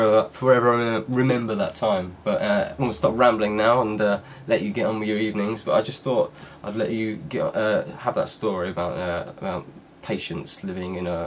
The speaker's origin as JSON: {"language": "English", "region": "England", "country": "United Kingdom", "said": "I thought, you know, if they find out I'm English, they might start interrogating me"}